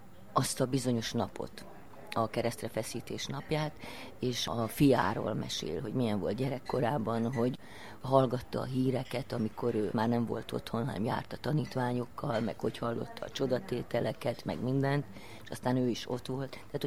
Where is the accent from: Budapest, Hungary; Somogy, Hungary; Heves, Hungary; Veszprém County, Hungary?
Somogy, Hungary; born there; születtem, Kaposvár mellett egy faluban